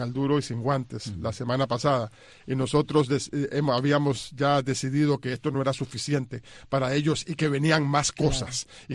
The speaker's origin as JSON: {"language": "Spanish", "country": "Cuba", "tie": "born or raised there", "said": "si yo soy cubano y nací en Cuba"}